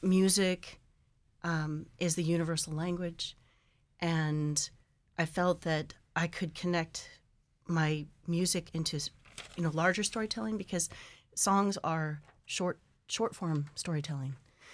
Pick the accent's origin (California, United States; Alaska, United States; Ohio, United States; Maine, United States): Alaska, United States; I was born and raised in Alaska. My dad is Inupiat, but there's so much I didn't know, you know?